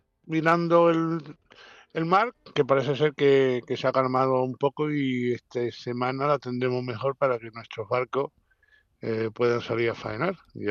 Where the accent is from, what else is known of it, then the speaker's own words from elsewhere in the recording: Isla Cristina, Andalusia, Spain; born there; yo nací en Isla Cristina, llevo muchos años